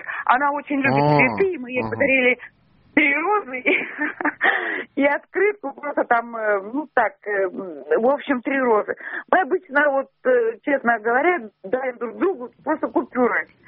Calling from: Leningrad Oblast, Russia; я из Ленинградской области звоню вам.

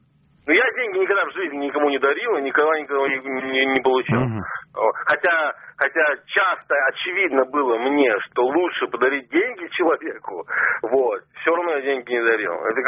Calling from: Moscow, Russia; Да, я из Москвы, да.

